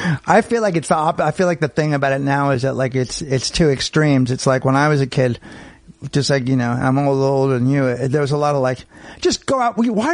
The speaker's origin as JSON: {"language": "English", "town": "San Francisco", "region": "California", "country": "United States", "tie": "born or raised there", "also_born_or_lived": "Marin", "said": "San Francisco and Marin."}